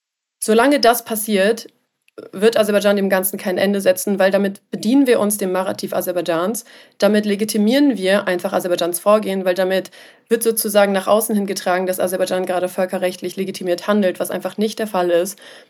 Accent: Germany; wenn ich sage, ja, ich komme aus Deutschland, ich irgendwie komme aus Europa

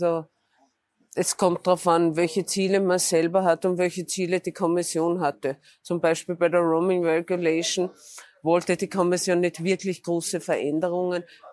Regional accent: Austria; dass wir uns da auch als Österreicher einbringen.

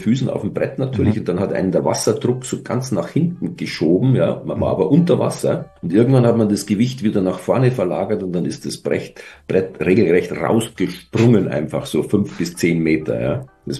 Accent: Munich, Bavaria, Germany; bin ich so halb Schwabinger, halb Maxvorstädter. Ah. Also ich bin so ziemlich an der Grenze zum Siegestor da geboren, an der Kalbachstraße.

